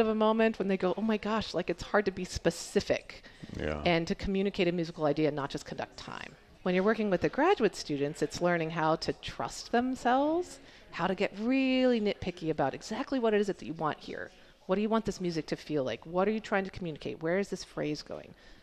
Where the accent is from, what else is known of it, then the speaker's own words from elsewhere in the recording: Pennsylvania, United States; I'm from Pennsylvania originally, so my initial training was at a state school in Pennsylvania. I actually taught high school for 6 years here in Michigan.